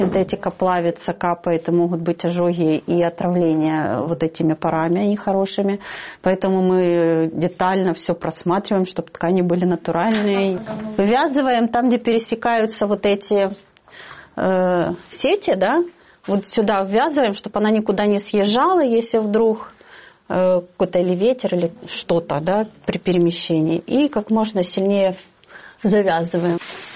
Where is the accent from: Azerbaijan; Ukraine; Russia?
Ukraine; Donetsk, Donetsk Oblast; moved away as an adult; Я сама родом из Донецка. И когда в Донецке это все было, я уже на себе это ощутила, как это все начинается